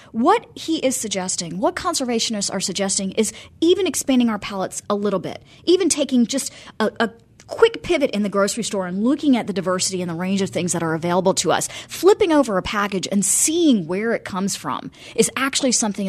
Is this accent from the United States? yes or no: yes; North Carolina, United States; I grew up in North Carolina, but I'm of Indian origin, and I grew up with the kind of the peak of masala